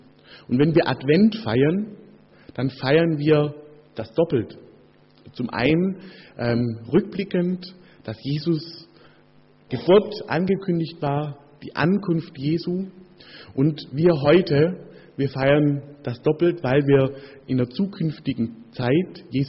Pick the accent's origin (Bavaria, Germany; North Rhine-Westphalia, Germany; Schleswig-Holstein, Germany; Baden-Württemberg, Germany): Baden-Württemberg, Germany; der südliche Punkt meine Heimat, der Schwarzwald. Wir kriegen da übrigens erst Panik, wenn es über einen halben Meter Schnee geht.